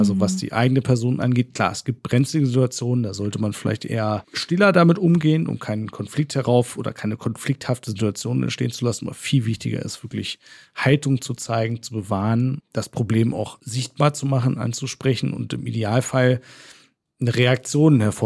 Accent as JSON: {"language": "German", "region": "Lower Saxony", "country": "Germany", "tie": "born there", "said": "Ich so, bin hier gebürtig aus Niedersachsen."}